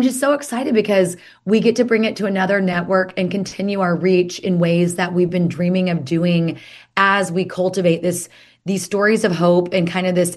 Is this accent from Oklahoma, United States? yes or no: yes; Oklahoma, United States; I'm originally from Oklahoma.